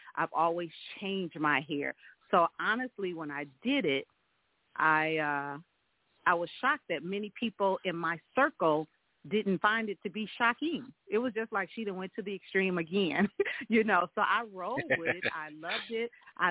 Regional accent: Milwaukee, Wisconsin, United States; moved away as an adult; now in Texas, United States; I'm from Milwaukee, Wisconsin. And I transitioned to Texas for a job opportunity and for also for my son to have a greater opportunity for football here in Texas.

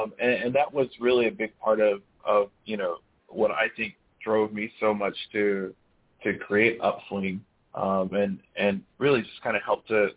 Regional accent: Albany, Georgia, United States; I noticed that in my hometown of South Georgia, of Albany, Georgia, we were having many of the same issues.

